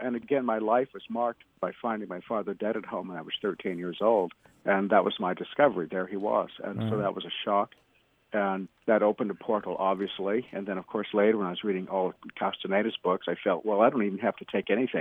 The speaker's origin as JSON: {"language": "English", "region": "California", "country": "United States", "said": "I'm from California."}